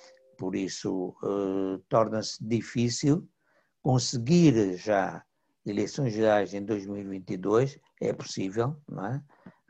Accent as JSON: {"language": "Portuguese", "country": "Angola", "said": "enquanto angolano, enquanto político"}